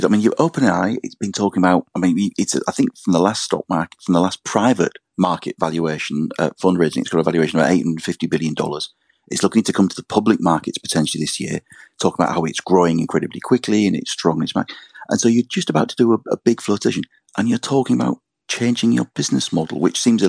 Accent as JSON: {"language": "English", "region": "England", "country": "United Kingdom", "said": "As an Englishman who was looking at HS2 proceeding like a snail"}